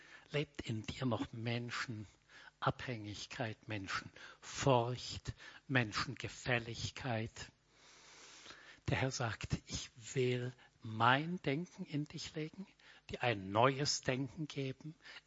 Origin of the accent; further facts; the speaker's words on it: Bavaria, Germany; Ich bin aufgewachsen in Mittelfranken in einem Dorf